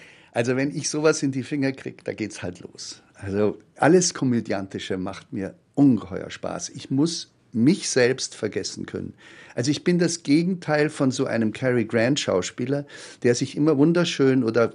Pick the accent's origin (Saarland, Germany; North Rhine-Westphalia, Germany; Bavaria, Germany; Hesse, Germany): Bavaria, Germany; Ammerland; dass ich in Ammerland aufgewachsen bin am Starnberger See